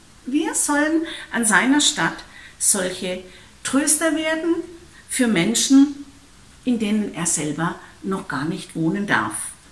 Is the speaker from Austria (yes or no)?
no; Baden-Württemberg, Germany; Also bei uns, wo ich herkomme, im Ländle, bei den Schwaben, da wäre das eine echte Herausforderung.